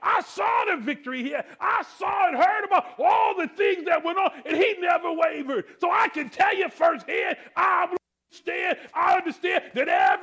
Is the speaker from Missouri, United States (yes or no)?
yes; Missouri, United States; I use that phrase, you got to show me, because I'm from Missouri